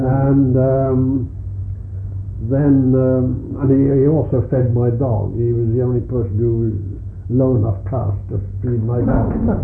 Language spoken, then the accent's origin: English; Canada; You see, being a Canadian, they were very hospitable to me